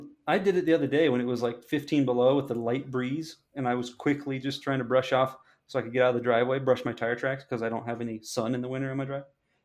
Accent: Dubois, United States; Like growing up in Dubois, I snowboarded all the time. We live in a cold climate.

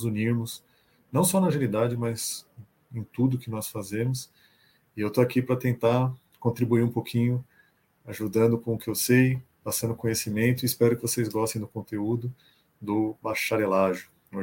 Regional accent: São Paulo, Brazil; nascido e criado em São Paulo

